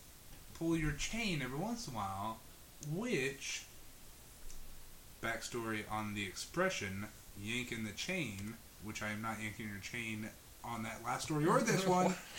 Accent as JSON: {"language": "English", "region": "Iowa", "country": "United States", "said": "Folks, we're from Iowa. We're pretty used to no one being from Iowa."}